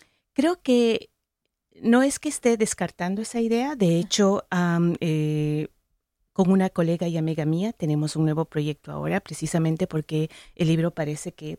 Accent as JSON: {"language": "Spanish", "town": "Quito", "region": "Pichincha", "country": "Ecuador", "tie": "born or raised there", "moved": "as an adult", "lives_now": "United States", "said": "Yo soy ecuatoriana. Crecí en Quito y vivo en los Estados Unidos desde hace 25 años."}